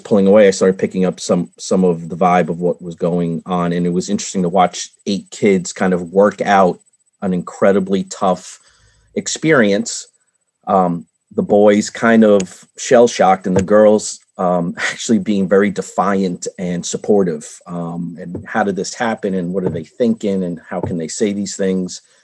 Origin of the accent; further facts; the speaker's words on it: New York, United States; Well, and again, I'm from New York, so you'll have to just find the period in the sentence, because I could speak forever to jump in.